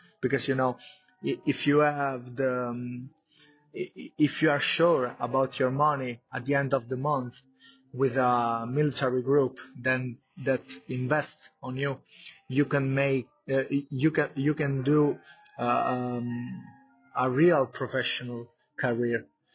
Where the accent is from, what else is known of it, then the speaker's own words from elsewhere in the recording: Italy; English is a second language; I wanna perform here in my home country and make the boxing great again in my country, because you know media is not too much interested in Italy about boxing.